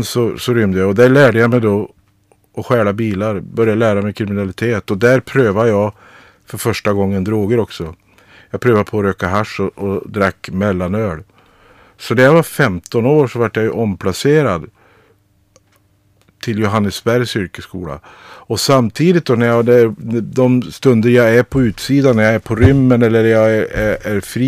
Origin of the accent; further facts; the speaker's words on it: Boliden, Västerbotten County, Sweden; Jag är uppvuxen i Boliden och gick i skola där och bodde tillsammans med min mamma och vi var 4 syskon och jag var ju liksom en så kallad tattarunge då, liksom, i min uppväxt där